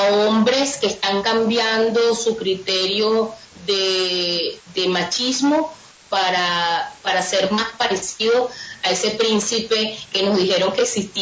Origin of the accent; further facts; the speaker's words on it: Caracas, Capital District, Venezuela; Soy de Caracas, pero me iba de vacaciones a Río Chico.